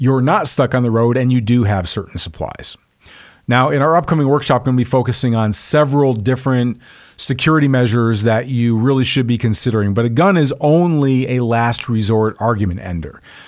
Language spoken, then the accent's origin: English; Texas, United States; Yes, I'm from Texas where cowboy boots and suits do go together.